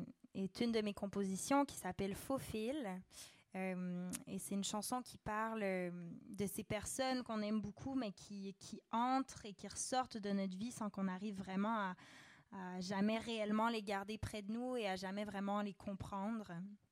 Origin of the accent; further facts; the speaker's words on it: Canada; on vient toutes les deux du Canada.